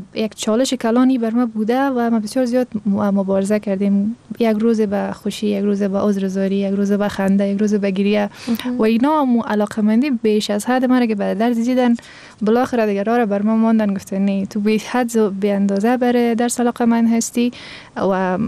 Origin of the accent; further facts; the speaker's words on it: Afghanistan; ما افغان هستیم